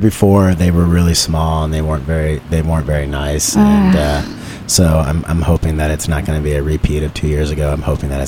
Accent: Texas, United States; growing up, I grew up in Texas, and my mom's from the South, and I just never was a fan of collard greens.

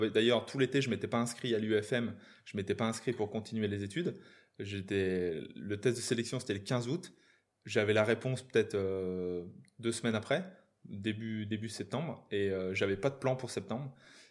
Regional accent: Grand Est, France; comme je viens de là en fait, je viens de Moselle

